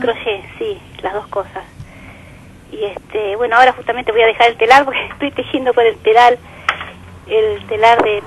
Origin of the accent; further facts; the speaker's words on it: Uruguay; yo soy uruguaya.